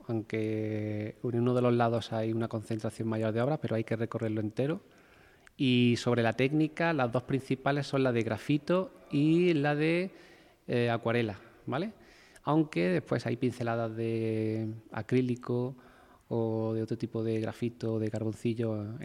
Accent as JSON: {"language": "Spanish", "town": "Lucena", "region": "Andalusia", "country": "Spain", "tie": "born or raised there", "said": "Lucena, ¿no? Al sitio donde yo nací y donde vivo."}